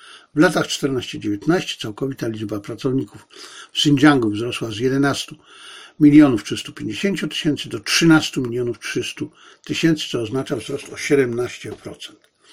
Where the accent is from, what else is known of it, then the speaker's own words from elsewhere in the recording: Zabrze, Silesian Voivodeship, Poland; born there; urodziłem się w Zabrzu, które jeszcze 5 lat przed moim urodzeniem było miastem niemieckim.